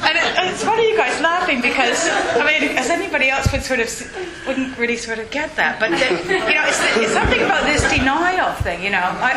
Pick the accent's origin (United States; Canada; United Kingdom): Canada; I grew up in Canada